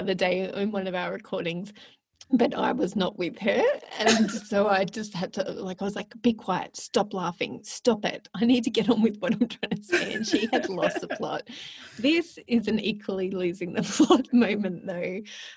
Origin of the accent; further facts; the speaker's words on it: Melbourne, Victoria, Australia; I know where that's filmed in Melbourne. Aww. That's how much I love my hometown.